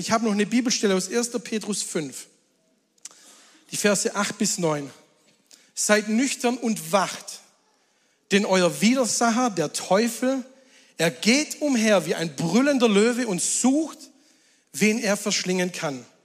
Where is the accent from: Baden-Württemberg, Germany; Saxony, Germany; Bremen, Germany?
Baden-Württemberg, Germany; Weißt du, denkst du ja dann als Schwabe, es wird nie Bauplatz geben, kannst du nie zu Geld machen.